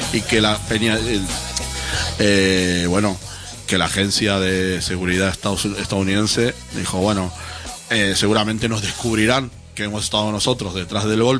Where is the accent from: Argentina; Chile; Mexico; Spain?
Argentina; Yo personalmente, que soy de Argentina